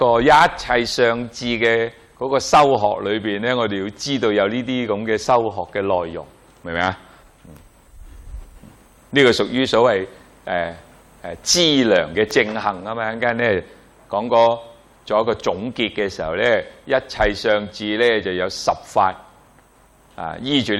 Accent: China; 我哋中國人最叻噶嘛

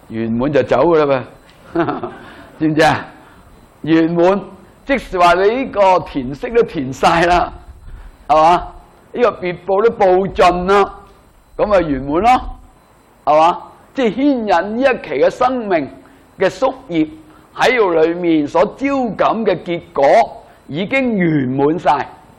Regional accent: China; 这个看法呢都影响着我们中国人去理解这个概念

